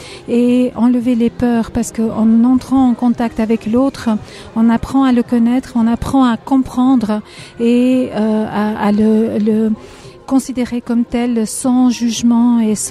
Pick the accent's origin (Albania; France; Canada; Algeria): Albania; Tirana, Tirana County; French is a second language; moved away as an adult; now in Switzerland; Alors, moi, je suis venue à l'âge adulte en Suisse. Je suis venue en 92. Je viens de Tirana, d'Albanie.